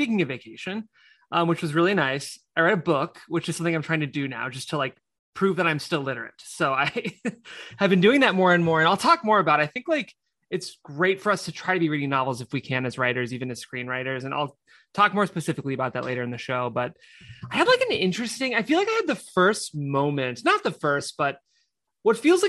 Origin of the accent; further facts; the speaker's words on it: Midwest, United States; And, you know, I'm from the Midwest, and maybe our Midwest listeners can relate